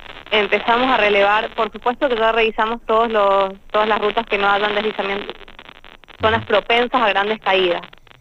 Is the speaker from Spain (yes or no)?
no; San Juan, Argentina; Yo soy sanjuanina, sí, pero visito todas las provincias que tengan este tipo de inconvenientes.